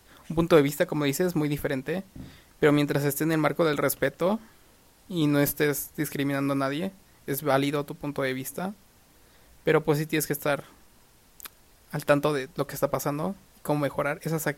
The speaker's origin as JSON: {"language": "Spanish", "country": "Mexico", "said": "esa es la mentalidad de muchos mexicanos, de quedarte con la mínima calificación para pasar y no. Intenta superarte, intenta ser una mejor persona para cambiar nuestro país"}